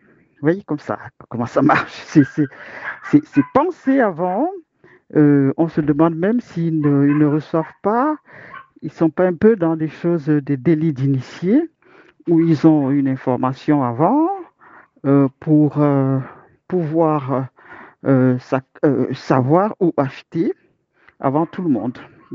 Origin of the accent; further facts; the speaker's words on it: France; en ce moment, je suis pas en France. Bon, la France, je m'identifie parce que forcément, je suis française